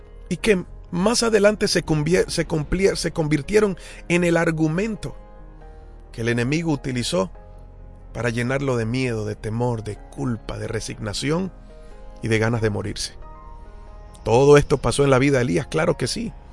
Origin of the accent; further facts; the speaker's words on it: Colombia; Porque yo soy colombiano.